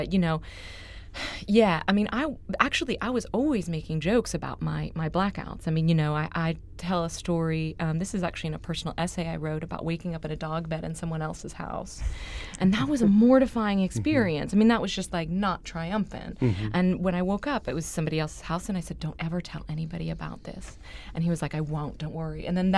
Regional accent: Dallas, Texas, United States; And one part is the part of growing up in the Park Cities. And, you know, one of the reasons that my Dallas story is important to my drinking story is that when I was a kid

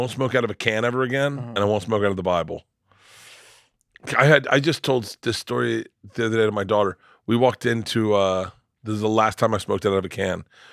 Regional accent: Tampa, Florida, United States; I grew up in Tampa. We smoked joints or bong hits.

